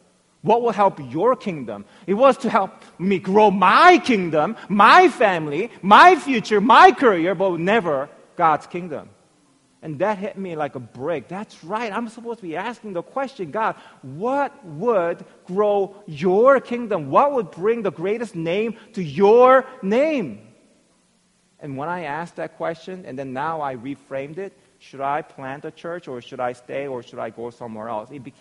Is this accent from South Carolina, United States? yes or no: no; Virginia, United States; So I told you that I came from Virginia, and I had been a youth pastor at one church for more than 10 years